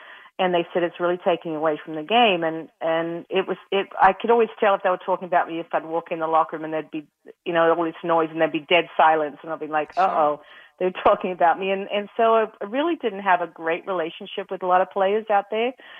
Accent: Australia; I came over from Australia and was ready to just, you know, knuckle down and play

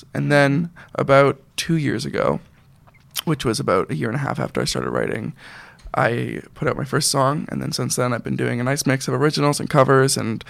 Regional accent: Toronto, Ontario, Canada; I'm from Toronto

